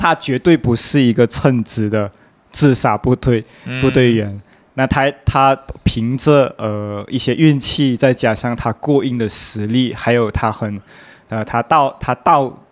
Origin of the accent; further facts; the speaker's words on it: Malaysia; 我们可能华人，又或者是我们是马来西亚人